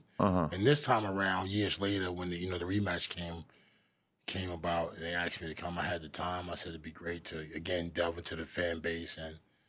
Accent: Miami, Florida, United States; I'll be there. That's my hometown.

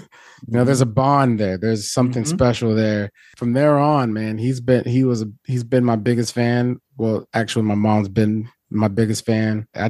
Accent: Fort Lewis, Washington, United States; born there; We grew up as a military family. My dad was Army and I was born in Fort Lewis, Washington.

